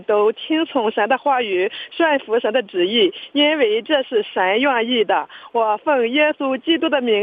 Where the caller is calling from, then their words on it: Shandong, China; 我是山东的